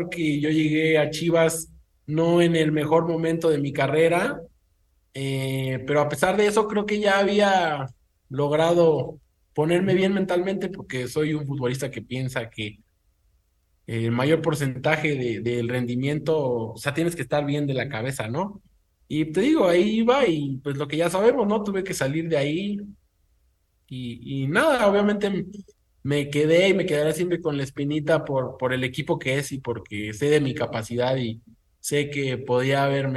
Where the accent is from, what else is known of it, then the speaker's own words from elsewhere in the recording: Mexico; born there; Soy nacido en México, tengo la doble nacionalidad con Perú por mi padre, soy mexicano peruano o peruano mexicano